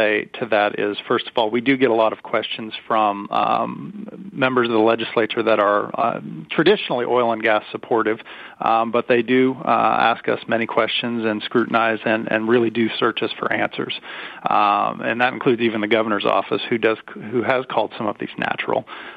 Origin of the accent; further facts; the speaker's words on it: Seattle, Washington, United States; now in Edmond, United States; I grew up in Seattle, though. I'm familiar with these.